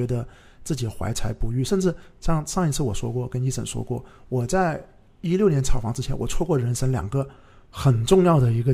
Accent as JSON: {"language": "Chinese", "region": "Guangdong", "country": "China", "said": "我是老广"}